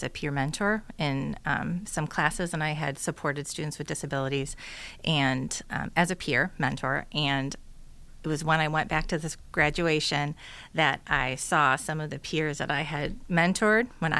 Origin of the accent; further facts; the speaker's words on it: Waukegan, Illinois, United States; I went back to my hometown, Waukegan, Illinois